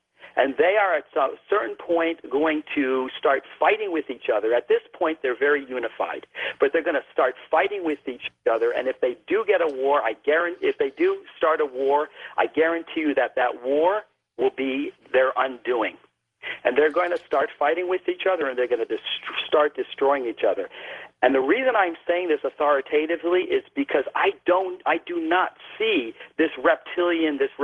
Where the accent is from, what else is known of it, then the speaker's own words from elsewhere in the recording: New York, United States; I'm from New York. I'm completely the opposite.